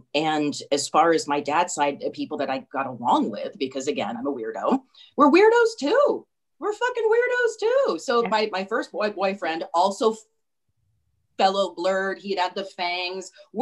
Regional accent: San Francisco, California, United States; Well, I grew up in San Francisco, so I've been trick-or-treating since I was like

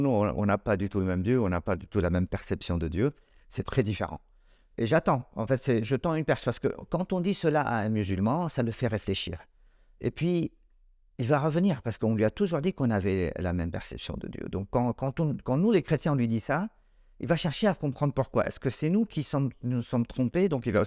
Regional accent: Lebanon; Parce que je suis Libanais

